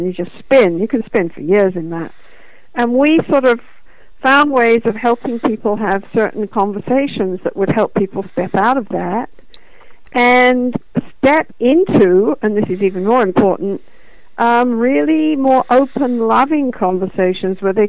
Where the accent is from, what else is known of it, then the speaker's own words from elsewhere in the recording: United Kingdom; I'm British originally